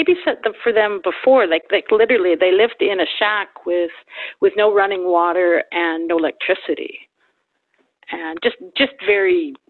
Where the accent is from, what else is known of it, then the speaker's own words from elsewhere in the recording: Vancouver, British Columbia, Canada; Like, I am a city kid. We lived out there in the country for like 2 years. Mm-hmm. Like, I grew up in Vancouver, total city kid.